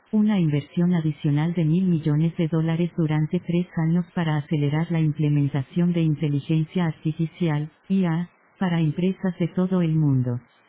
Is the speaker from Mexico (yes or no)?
no; Colombia; Yo soy colombiano, aprecio el talento del país